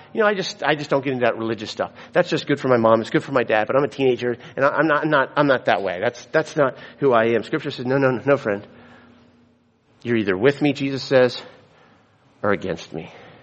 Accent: Florida, United States; Now, I'm from Florida, and listen, I never had this problem before

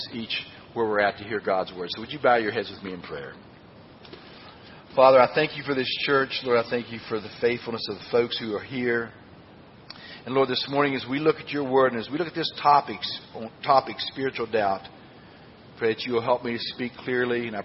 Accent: Franklin, West Virginia, United States; I'm from Franklin, West Virginia.

